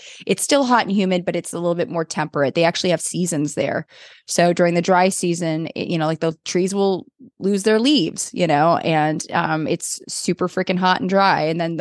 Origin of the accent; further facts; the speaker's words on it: Van Nuys, California, United States; born there; I was born in Van Nuys, conceived in Kentucky, but born in Van Nuys.